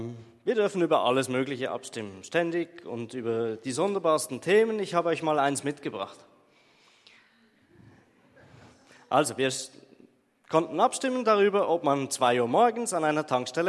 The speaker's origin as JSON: {"language": "German", "country": "Switzerland", "said": "wie die meisten von euch wissen, bin ich Schweizer und der Rest hört es dann wahrscheinlich."}